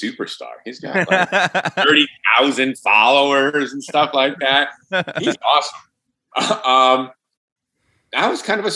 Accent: Manchester, Connecticut, United States; born there; I born in Manchester, Connecticut, which is outside of Hartford. And then my family moved t

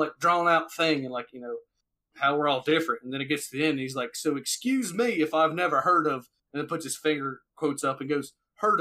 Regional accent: Southern United States, United States; I didn't want to lose any credibility as a Southerner, you know.

